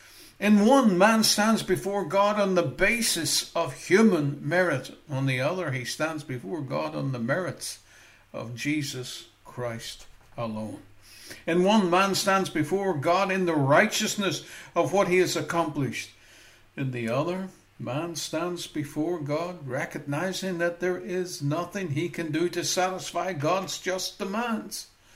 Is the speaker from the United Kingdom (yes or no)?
yes; Maghera, Northern Ireland, United Kingdom; And when I grew up in Northern Ireland, in a wee place called Mahara, wee small place